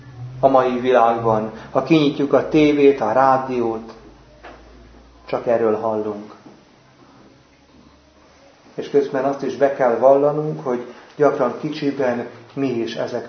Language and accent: Hungarian; Veresegyház, Pest, Hungary; aki Veresegyházra került a mi szülőfalunkba